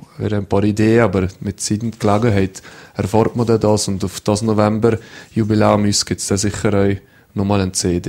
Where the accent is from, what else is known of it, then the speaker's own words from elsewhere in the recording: Valais, Switzerland; Ja, das ist meine Heimat, oder? Hier habe ich das gelernt, was ich kann, dass ich Snowboard fahre. Ich bin immer hier gefahren